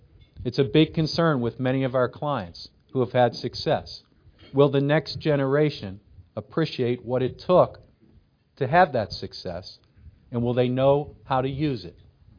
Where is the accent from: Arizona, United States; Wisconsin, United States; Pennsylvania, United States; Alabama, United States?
Pennsylvania, United States; Pittsburgh; I love New York. I'm from Pittsburgh originally, but I love New Yorkers and what that city stands for.